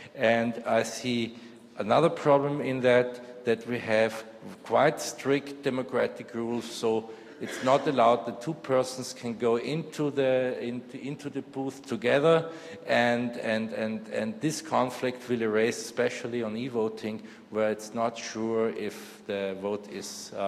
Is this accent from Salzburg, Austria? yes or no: no; Vienna, Austria; English is a second language; I come from Vienna, and I'm a member there in a voting commission since years